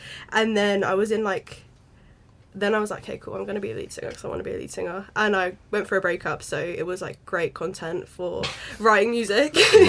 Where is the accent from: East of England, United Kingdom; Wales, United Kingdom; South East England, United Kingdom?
South East England, United Kingdom; Reading; now in Southampton, United Kingdom; I'm actually from Reading. But I'm based in Southampton now because I'm at uni